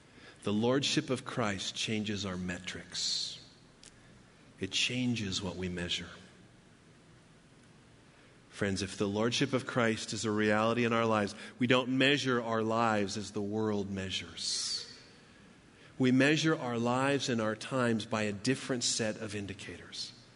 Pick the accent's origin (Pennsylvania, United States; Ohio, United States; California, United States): California, United States; Paradise; We went to my hometown, which is Paradise, California. It's about 100 miles north of here. It's a small town.